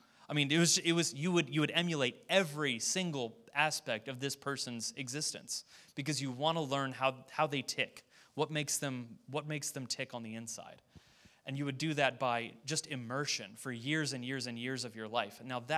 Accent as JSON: {"language": "English", "town": "Hampton Roads", "region": "Virginia", "country": "United States", "tie": "born or raised there", "said": "I don't know if this is a sixth sense that you just develop growing up in Hampton Roads"}